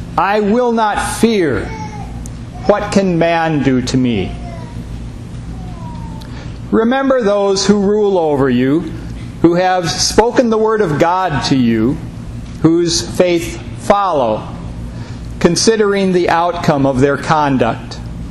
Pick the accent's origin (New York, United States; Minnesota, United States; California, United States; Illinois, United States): Minnesota, United States; Mankato; the day after my graduation, I was supposed to travel straight from my hometown of Mankato up to Ketchikan, Alaska.